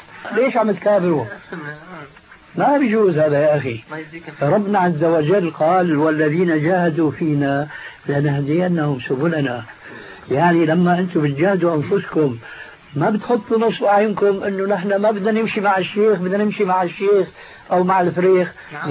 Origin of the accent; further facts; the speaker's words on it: Syria; كما يقولوا عندنا في الشام من فوق الأساطيح